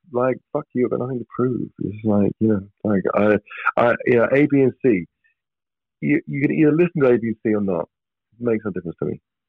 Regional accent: England, United Kingdom; Yeah, I think that we just like, you know, being English and part of our culture is

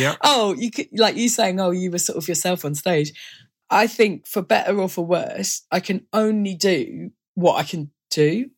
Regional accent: Orpington, London, United Kingdom; I'm from Orpington in Kent. Well, I said it, and I'm from St. Mary Cray, which is like a smaller part of Orpington, but I've always just said Orpington.

